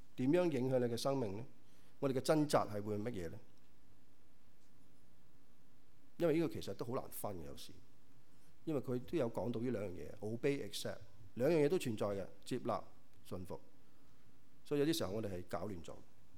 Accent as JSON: {"language": "Chinese", "country": "China", "said": "特別我們中國人、亞洲人、東方人"}